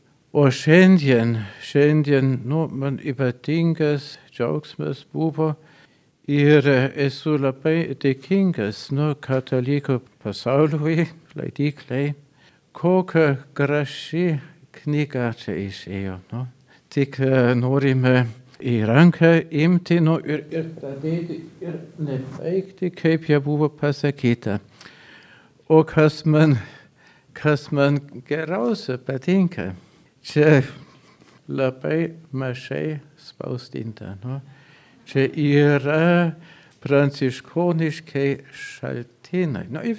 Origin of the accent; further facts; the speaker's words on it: Germany; Lithuanian is a second language; Turbūt leiskite prisistatyti, aš vokietis, girdėsite iš mano kalbos.